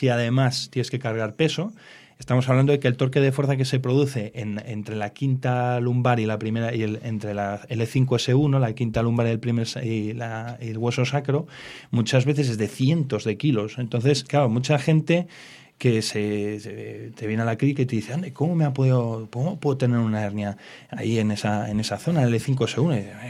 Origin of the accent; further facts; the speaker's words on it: Valladolid, Castile and León, Spain; yo soy de Valladolid